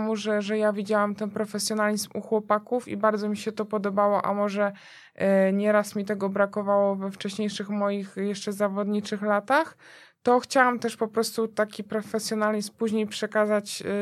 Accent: Bydgoszcz, Kuyavian-Pomeranian Voivodeship, Poland; Tak, w Bydgoszczy, tak, bo jestem z Bydgoszczy, spakowałam się i pojechałam do Trójmiasta, do Gdyni

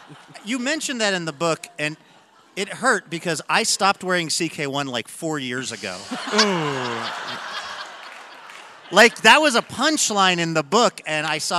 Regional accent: Pacific Northwest, United States; even though I grew up in the Northwest, was that we call it the coast.

